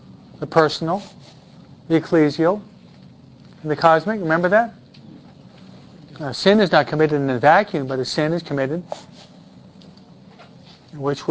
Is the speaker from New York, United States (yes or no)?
yes; New York, United States; I'm a New Yorker, we believe in common sense, no?